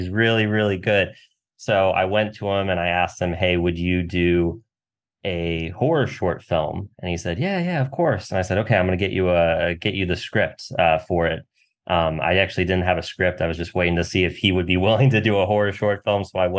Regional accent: Missouri, United States; I'm from Missouri originally.

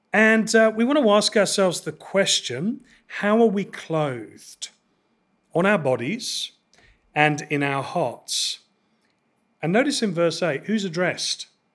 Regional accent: England, United Kingdom; That's a series that my wife and I get into because we're from England

